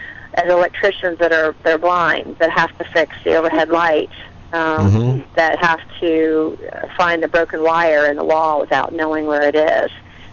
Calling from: Virginia, United States; I'm calling from Virginia.

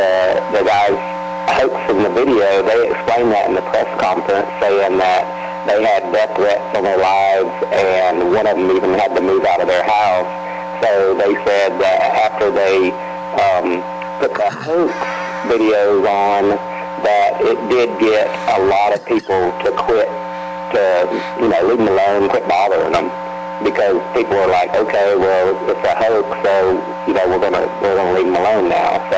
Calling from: Macon, Georgia, United States; I'm calling from Macon, Georgia.

